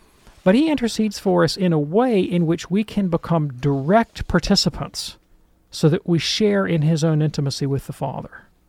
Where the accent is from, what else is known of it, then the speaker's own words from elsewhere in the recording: Alabama, United States; Like everything that I do as an American Alabamian.